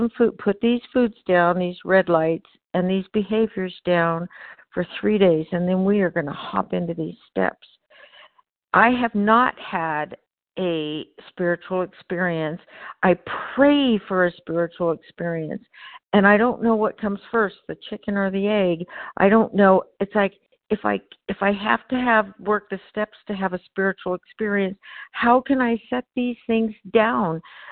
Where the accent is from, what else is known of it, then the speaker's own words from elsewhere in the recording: Nevada, United States; I'm from Northern Nevada, and this is the first time I've spoken on this meeting.